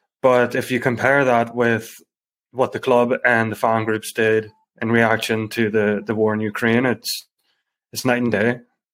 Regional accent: Ireland; I have a strong opinion on Palestine because I'm Irish and my nation was colonized. We went through a famine as a means of genocide.

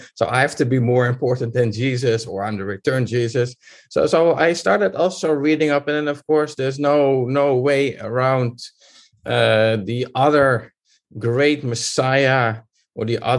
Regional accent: Netherlands; I grew up in the Netherlands.

